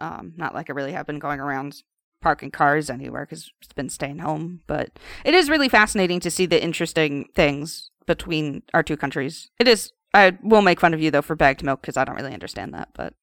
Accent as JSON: {"language": "English", "town": "Philadelphia", "region": "Pennsylvania", "country": "United States", "said": "I'm from the Philadelphia area, so we do say a lot of things differently."}